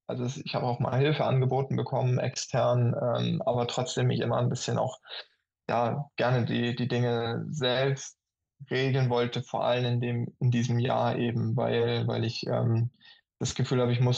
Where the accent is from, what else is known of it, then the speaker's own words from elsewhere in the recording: Hamburg, Germany; in Hamburg, wo ich ja auch ja, meine Heimat habe